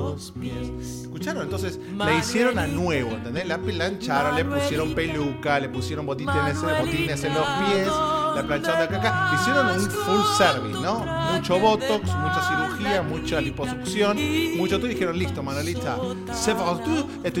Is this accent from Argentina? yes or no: yes; Argentina; cantamos todos los que somos argentinos y en general mucho de Latinoamérica